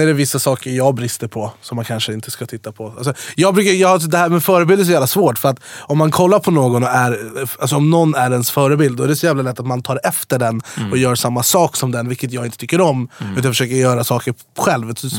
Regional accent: Jordbro, Stockholm County, Sweden; also born or lived in Dubai; Jag är uppvuxen i Jordbro. Sen bodde jag i Farsta, sen på Drottninggatan, sen i Dubai och nu.

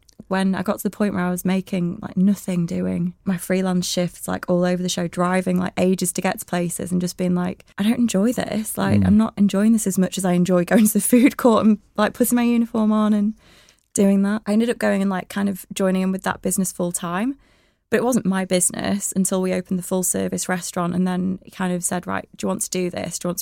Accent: Blackburn, North West England, United Kingdom; now in Manchester, United Kingdom; When I came to Manchester from Blackburn is where I'm from and it's always going to be home

